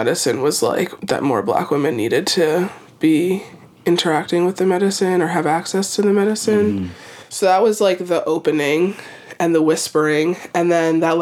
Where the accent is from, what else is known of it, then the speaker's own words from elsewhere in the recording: Philadelphia, Pennsylvania, United States; born there; So I was born in Philadelphia, and I was born to one parent that was from Jamaica, and had a deep connection with, I would say, kind of folk healing.